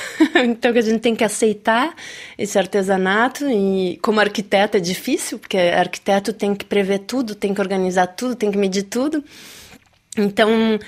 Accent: Brazil; Eu entendi fora do Brasil o quanto eu sou brasileira. E o quanto eu tenho orgulho e prazer de ser brasileira

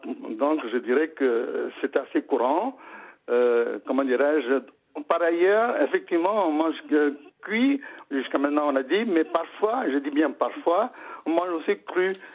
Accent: Puducherry, India; Donc, je suis originaire de Pondichéry. Ouais. Donc, je voulais vous apporter un parfum de l'océan Indien.

